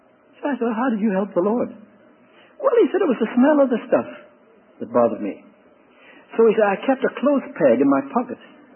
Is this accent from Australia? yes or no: no; Ireland; When I was growing up in Ireland